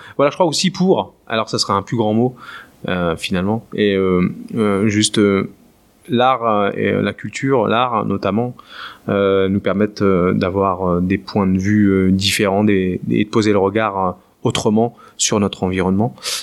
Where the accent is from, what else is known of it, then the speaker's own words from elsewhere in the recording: Italy; accent: Mediterranean, Italian; avec mon magnifique accent méditerranéen et italien.